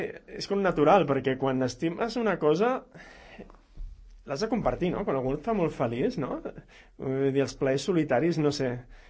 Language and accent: Catalan; Sarrià, Catalonia, Spain; now in Sant Cugat, Spain; jo sóc de Sarrià, sóc sarrianenc per sempre, ara em sento santcugatenc també, ara que visc aquí